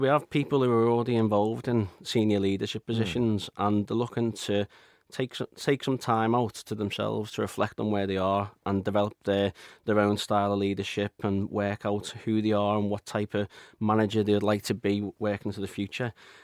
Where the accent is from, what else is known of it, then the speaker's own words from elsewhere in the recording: Birkenhead, North West England, United Kingdom; I'm from the Wirral, Birkenhead, and I completed my undergrad in sports science at Liverpool John Moores University